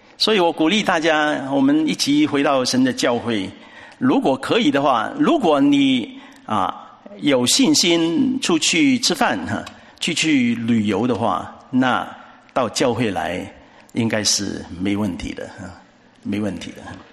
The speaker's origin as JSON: {"language": "Chinese", "country": "China", "said": "但是时事不好呢，我们中国人有一句话说，时事就怎么样，造英雄。"}